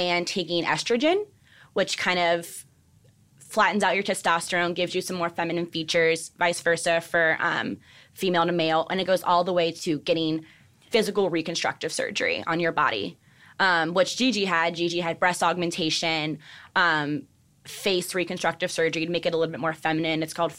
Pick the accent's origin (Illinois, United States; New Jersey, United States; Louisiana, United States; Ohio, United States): Louisiana, United States; Where I'm from Louisiana, and it's a little bit harder.